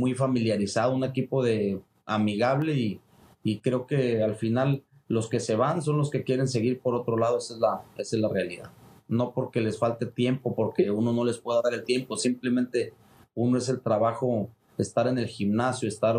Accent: Mexico; hay que estar investigando los mejores boxeadores que hemos tenido por uno como mexicano

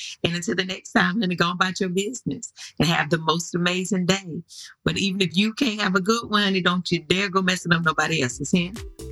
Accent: North Carolina, United States; You know, I'm from North Carolina, honey, so barbecue is a big thing.

